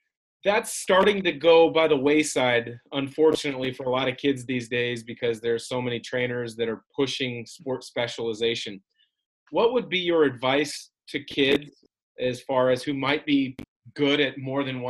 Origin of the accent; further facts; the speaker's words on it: Battle Ground, Washington, United States; I grew up in the Battleground area. I went to their rival high school, Prairie.